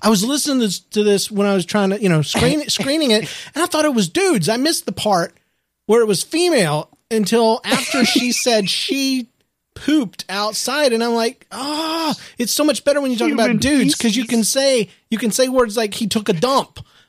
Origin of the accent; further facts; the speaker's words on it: Mississippi, United States; I just listened to episode 223, and I wanted to say that I'm from Mississippi, and no, we are not part of the KKK.